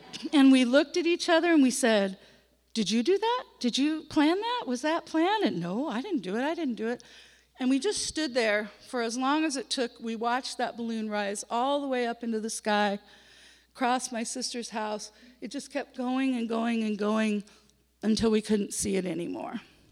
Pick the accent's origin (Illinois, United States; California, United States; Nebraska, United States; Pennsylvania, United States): California, United States; the church that I grew up in Southern California